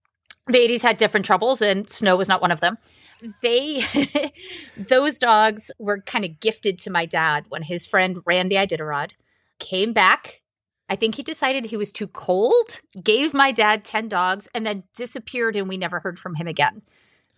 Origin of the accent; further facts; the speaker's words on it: Maine, United States; I grew up in Midcoast, Maine, which is about halfway between the only two cities that anybody's ever heard of here, Portland and Bangor.